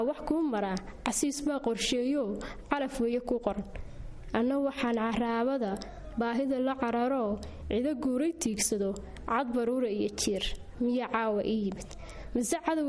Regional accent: Mudug, Somalia; waxaan ku dhashay gobolka Mudug degmada Tawfiiq Layra, halkaas aan ku soo barbaaray.

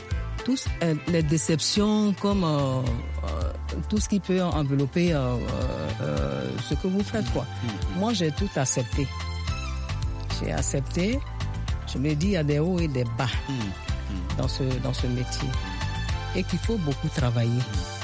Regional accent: Côte d’Ivoire; parce que je suis ivoirienne

